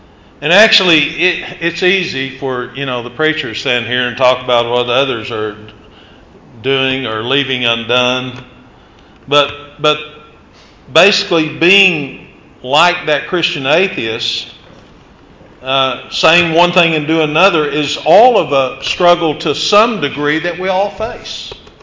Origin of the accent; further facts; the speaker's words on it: Hilton, Oklahoma, United States; moved away; also born or lived in Lafayette, Louisiana; Now, growing up in Hilton, Oklahoma, I never remember needing a map. In that area of the county, the roads went east and west and north and south. Now, in August of 91, I moved to Lafayette, Louisiana